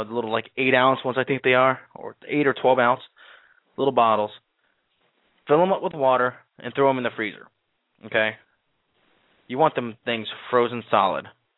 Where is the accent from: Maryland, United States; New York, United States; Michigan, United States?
New York, United States; I grew up on Long Island, folks. Fishing Montauk, fishing, the big surf casting capitals of Long Island.